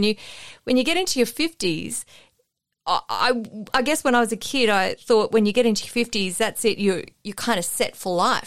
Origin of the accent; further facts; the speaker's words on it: Queensland, Australia; I'm originally from Queensland, Graham.